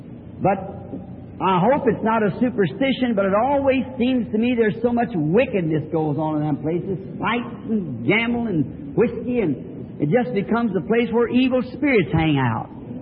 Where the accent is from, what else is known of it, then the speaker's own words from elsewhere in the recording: the South, United States; born there; I'm a Southerner by birth